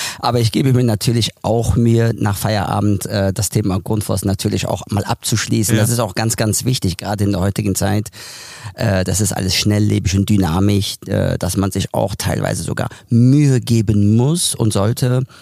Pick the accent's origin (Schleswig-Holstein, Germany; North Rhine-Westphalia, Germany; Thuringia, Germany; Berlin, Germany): North Rhine-Westphalia, Germany; Mönchengladbach; Und geboren und aufgewachsen bin ich in Mönchengladbach